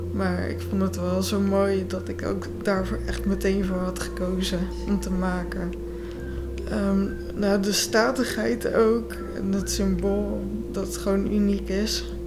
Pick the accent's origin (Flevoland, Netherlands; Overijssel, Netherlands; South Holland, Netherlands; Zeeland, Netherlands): South Holland, Netherlands; Scheveningen; en ik ben 28. Ik heb de vier Scheveningse vrouwen geschilderd. Ik kom zelf ook uit Scheveningen en ik heb daar familie wonen.